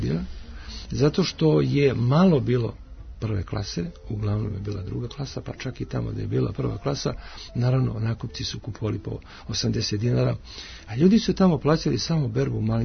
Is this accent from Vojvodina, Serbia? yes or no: no; Zlatibor District, Serbia; Ja sam poreklom sa Zlatibora i gledam kako tamo stvari stoje.